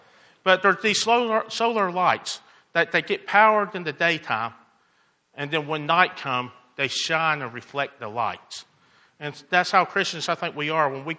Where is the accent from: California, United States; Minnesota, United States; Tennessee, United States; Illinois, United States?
Tennessee, United States; Murfreesboro; also born or lived in United Kingdom; I grew up in Murfreesboro most of my life, and then when I was 24, 25, I went over to the UK, went for 6 months, stayed for 12 years. And then I came back about 6 or 7 years ago.